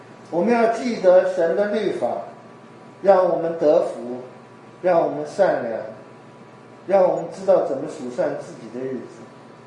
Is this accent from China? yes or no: yes; China; 我们中国人有一句成语，忘恩负义，不可忘记他的一切恩惠。